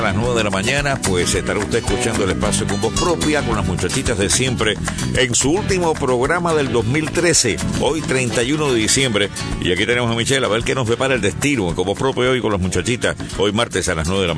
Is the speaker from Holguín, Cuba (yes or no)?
no; San Juan de los Remedios, Villa Clara, Cuba; Que está muy cerquitica de San Juan de los Remedios, que es mi pueblo natal.